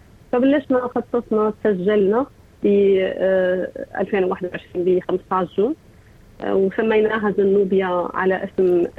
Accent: Syria; now in Melbourne, Australia; كنا كثير عم نساعد خاصة الجالية السورية لأنه أنا سورية

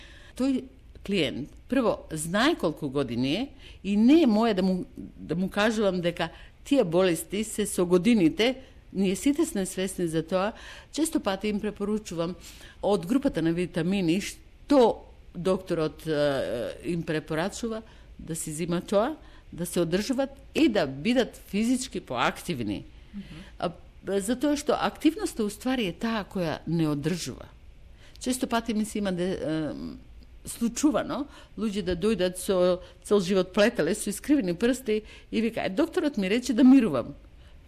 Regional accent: Kavadarci, Vardar, North Macedonia; also born or lived in New Zealand; now in Australia; Јас сум Мариовка. Од рожден. Мајка ми од Клиново, татко ми од рожден. Израснав во Кавадарци, се школував во Штип, живеев низ Југославија цела, Нов Зеланд, и сега живеам во Австралија.

